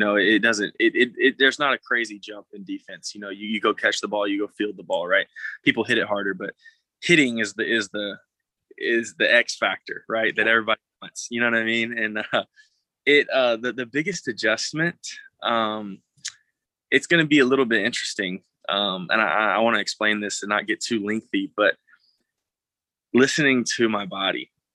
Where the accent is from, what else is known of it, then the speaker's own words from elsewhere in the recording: Prosper, Texas, United States; also born or lived in Mount Pleasant; So I'm a North Texas native. I was born in Northeast Texas, small town in Mount Pleasant. And then in junior high was when I came to North Dallas with Prosper.